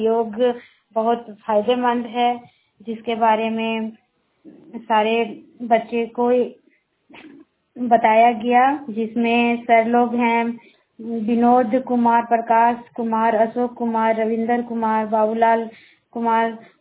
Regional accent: Barkagaon, Jharkhand, India; मैं बड़का गांव की रहने वाली हूँ, लेकिन मैं हजारीबाग से बात कर रही हूँ।

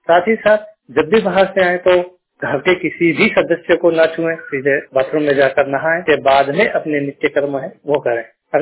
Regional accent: Islamabad, Madhya Pradesh, India; मैं इस्लामाबाद जिला बड़वानी से हूं

